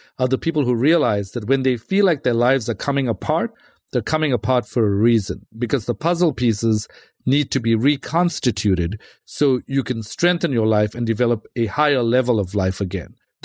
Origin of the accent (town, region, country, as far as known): South Africa; born or raised there